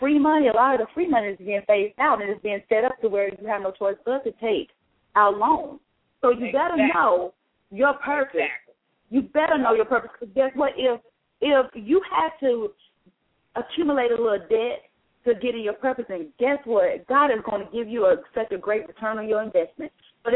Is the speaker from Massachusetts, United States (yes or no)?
no; Texas, United States; I am from Texas.